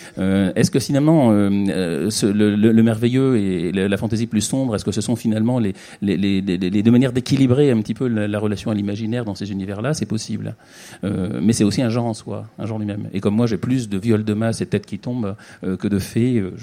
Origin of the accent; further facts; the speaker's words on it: Hauts-de-France, France; Moi, je suis picard, vous savez, donc météo, c'est un sujet sensible.